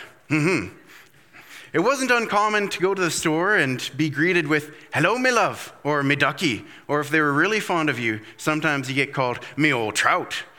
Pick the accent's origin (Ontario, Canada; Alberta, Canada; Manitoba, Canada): Alberta, Canada; Fort McMurray; I grew up in Fort McMurray, and as we would say, the largest city in Newfoundland.